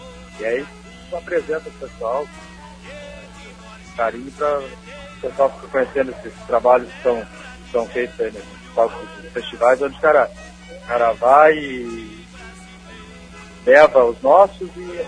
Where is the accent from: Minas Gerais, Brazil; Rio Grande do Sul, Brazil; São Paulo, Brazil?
Rio Grande do Sul, Brazil; Cerrito; mesmo hoje não residindo mais aqui, mas como é minha terra natal